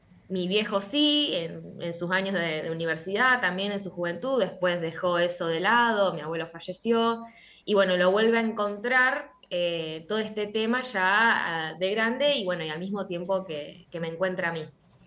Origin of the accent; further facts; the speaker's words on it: Santa Cruz, Argentina; now in Rosario, Argentina; Nací en Santa Cruz, soy del sur en realidad. Mis viejos se fueron a vivir al sur en los 90 y me tuvieron a mí. Y bueno, yo ahora me vine a estudiar a Rosario y bueno, ya van a ser 10 años acá en esta hermosa ciudad.